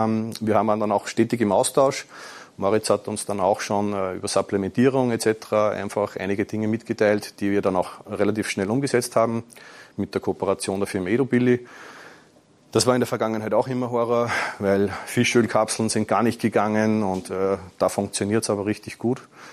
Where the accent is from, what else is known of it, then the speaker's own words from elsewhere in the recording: Austria; Ich hoffe, man versteht mich. Ich komme aus Österreich. Ich werde mich bemühen, nicht zu viel Dialekt zu sprechen. Ich werde jetzt im Oktober 46.